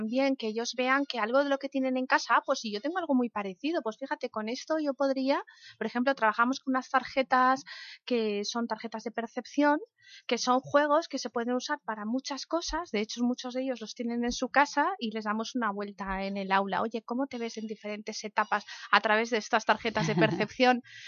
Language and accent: Spanish; Castile and León, Spain; Pues primero porque soy leonesa y nos gusta comer.